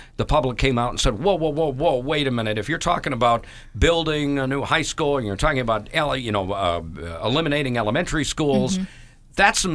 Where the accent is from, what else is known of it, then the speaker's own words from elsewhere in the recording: Red Wing, Minnesota, United States; Then we scooted back up to my hometown of Red Wing.